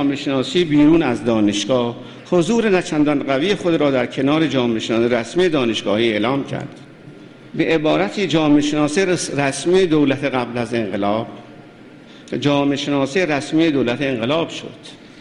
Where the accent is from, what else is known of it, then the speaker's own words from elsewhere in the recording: Iran; و به عنوان یک ایرانی تجربه تاریخی زیادی داریم